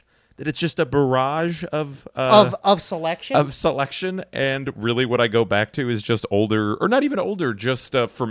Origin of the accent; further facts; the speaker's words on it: Cleveland, Ohio, United States; I'm from Cleveland, Ohio.